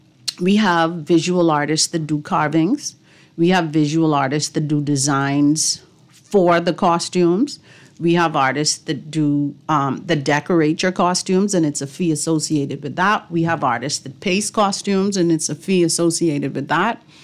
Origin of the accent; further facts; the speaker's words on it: Knowles, Cat Island, Bahamas; So I'm from Cat Island. I'm from Knowles's and a Bluff. So you know that's the cultural hub of the Bahamas. And I grew up in a family where Bahamian culture was promoted